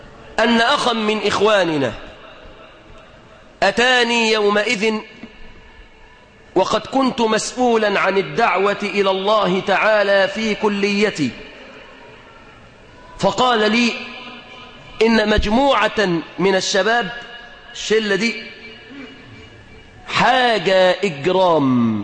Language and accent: Arabic; Egypt; وأسأل الله أن يحفظ بلادنا مصر إسلامية.